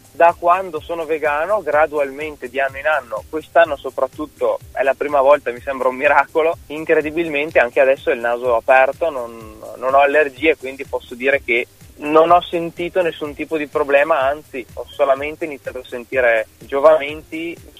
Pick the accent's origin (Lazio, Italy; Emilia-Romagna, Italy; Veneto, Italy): Veneto, Italy; Verona; intanto mi presento, ho 27 anni, vengo da Verona